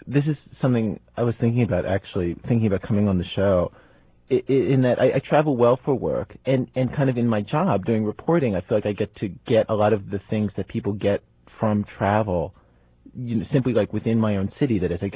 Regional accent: Baltimore, Maryland, United States; From Baltimore.

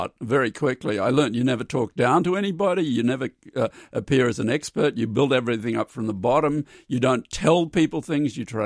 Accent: Australia; now in Memphis, United States; So I'm living in Memphis. I'm still an Australian citizen.

